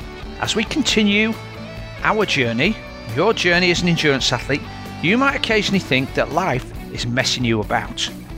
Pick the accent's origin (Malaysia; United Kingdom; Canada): United Kingdom; Yorkshire and the Humber; I spent most of my formative childhood in Yorkshire